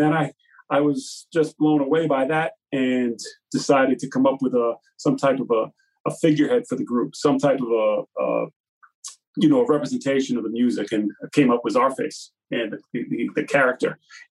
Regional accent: Massachusetts, United States; and I grew up out here in Mass

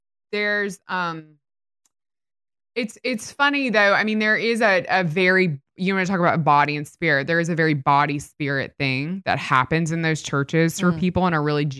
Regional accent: Mississippi, United States; I grew up in Mississippi. We're surrounded by a lot of sort of more evangelical, we'll use the tattered version of the word, but fervent, I would say, Christians

